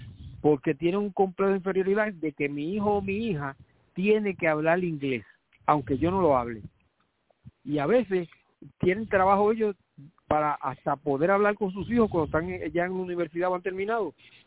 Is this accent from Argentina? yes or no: no; Quebradillas, Puerto Rico; Y yo que soy del área de Quebradilla